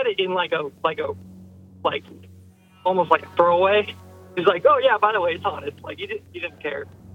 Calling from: Los Angeles, California, United States

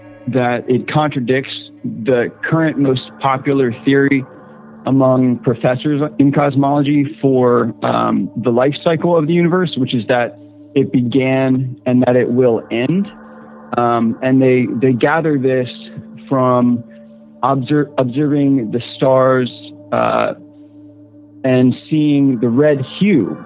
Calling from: Virginia, United States; I am calling from Central Virginia.

